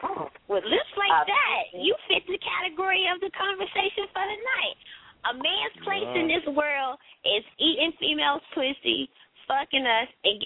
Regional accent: North Carolina, United States; I'm from North Carolina. I used to live in Fort Lauderdale.

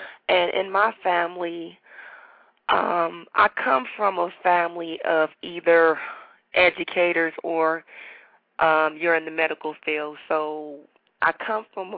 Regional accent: Gary, Indiana, United States; now in Detroit, United States; I am from Gary, Indiana, and I attended Central State University in Wilberforce, Ohio. And I guess my fate was to end up in Detroit

